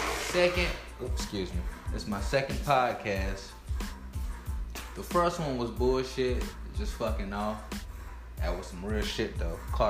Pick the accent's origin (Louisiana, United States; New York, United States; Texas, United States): Louisiana, United States; New Orleans; also born or lived in Hammond; I was born in Hammond, Louisiana. Some of you may know, some of you may not. Down south Louisiana. Okay, born in Hammond. Was raised in New Orleans.